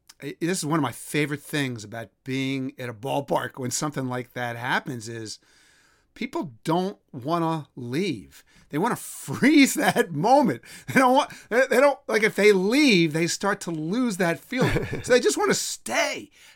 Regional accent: Philadelphia, Pennsylvania, United States; When you think about 2 decades of not seeing a postseason game, we know we're from Philadelphia.

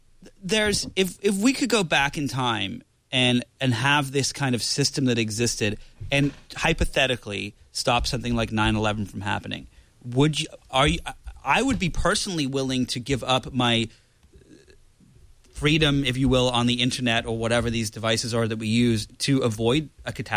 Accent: Leeds, Yorkshire and the Humber, United Kingdom; But I grew up in England, up north in Leeds.

